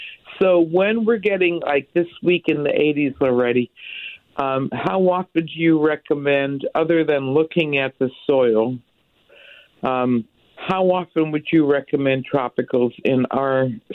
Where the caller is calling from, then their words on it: University City, Missouri, United States; University City.